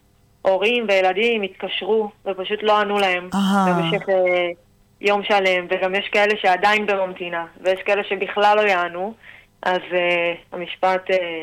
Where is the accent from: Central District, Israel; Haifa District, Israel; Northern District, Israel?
Central District, Israel; Netanya; לא, אני לא מהצפון. Mm-hmm. אני מנתניה, פה מהשרון.